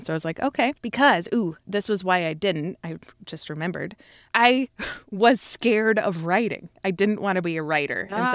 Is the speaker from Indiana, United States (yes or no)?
yes; Indiana, United States; And I grew up in Indiana on a small farm